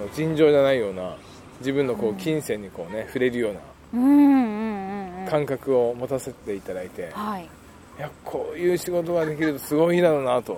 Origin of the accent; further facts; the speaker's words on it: Kagoshima, Japan; 出身は鹿児島なんですけど